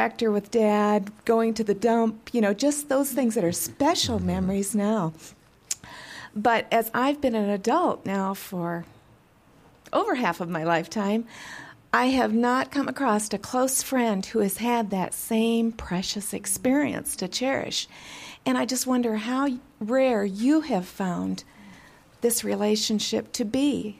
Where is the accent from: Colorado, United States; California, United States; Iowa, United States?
Colorado, United States; Aurora; from Aurora, Colorado, and my parents are here with me today from Michigan.